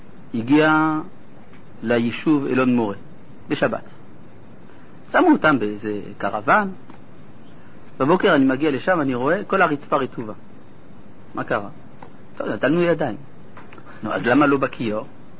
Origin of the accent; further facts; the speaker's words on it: Jerusalem, Jerusalem District, Israel; אנחנו ירושלמים, אנחנו יודעים.